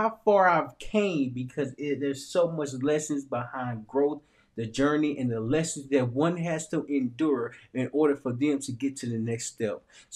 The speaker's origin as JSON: {"language": "English", "town": "Little Rock", "region": "Arkansas", "country": "United States", "said": "And see, I'm from Little Rock, Arkansas. I'm from a small town, Little Rock, Arkansas."}